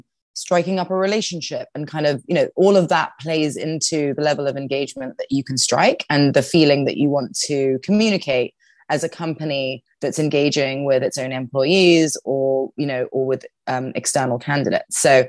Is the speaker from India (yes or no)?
no; South of England, United Kingdom; In the UK, the accents vary a lot. So I'm from the South.